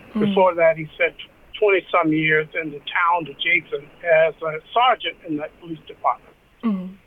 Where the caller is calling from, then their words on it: Oberlin, Ohio, United States; I am calling in from Oberlin, Ohio. I live here in Oberlin.